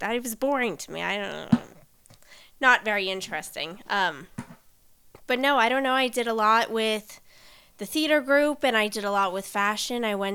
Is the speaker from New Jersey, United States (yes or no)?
yes; New Jersey, United States; Well, I'm from New Jersey.